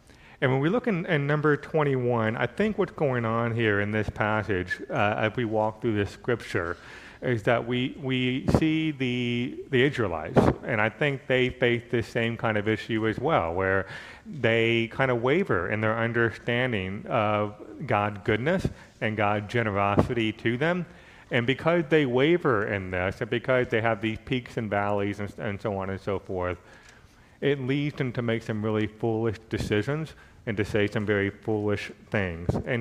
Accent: Florida, United States; I grew up in Florida, so I was living there, and I moved out.

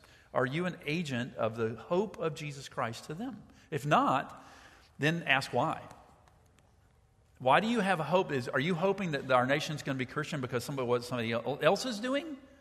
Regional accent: Charleston, United States; Where I grew up in Charleston, very secular, very secular.

